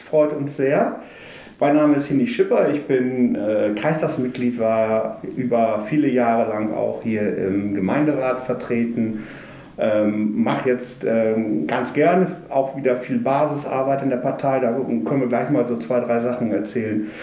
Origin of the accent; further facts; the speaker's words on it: Lower Saxony, Germany; now in Kürten, Germany; wir sind auch aus dem Norden zugewanderte, also ostfriesischer Migrationshintergrund in Kürten.